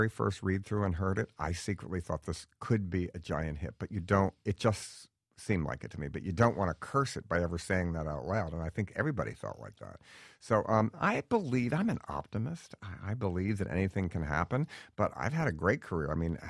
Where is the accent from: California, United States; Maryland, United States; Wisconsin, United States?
Maryland, United States; Baltimore; Growing up in Baltimore, which had great racially tense, I mean, Governor Wallace ran for the primary there, and the riots in the 60s, the whole city burned down.